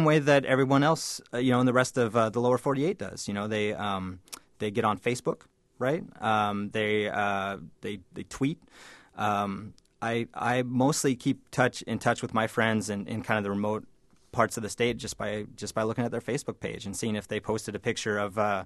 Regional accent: Alaska, United States; And so I'm from the Panhandle part, which is a little bit closer to Seattle than kind of the northern part. But, you know, I went to high school in a town with, you know, where I had like a dozen kids in my graduating class and I'm from, you know, small town, Alaska.

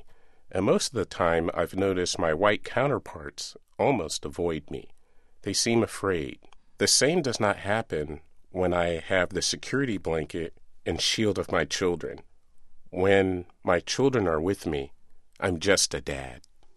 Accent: Pacific Grove, California, United States; I'm from Pacific Grove, California.

